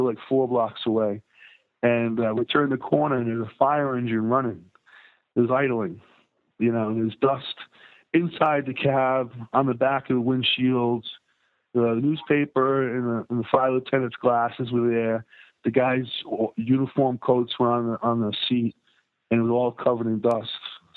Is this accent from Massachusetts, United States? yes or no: yes; Massachusetts, United States; And I grew up in Massachusetts and see a Massachusetts state trooper down there.